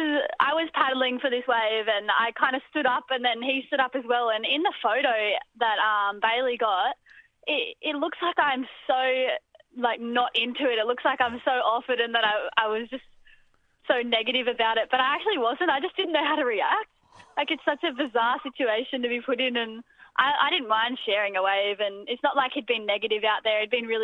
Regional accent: Gold Coast, Queensland, Australia; I'm originally from the Gold Coast. I live at the Gold Coast

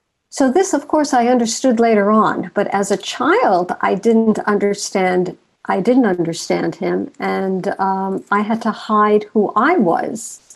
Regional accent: New York, United States; But then I grew up in New York and I found myself concealing who I am

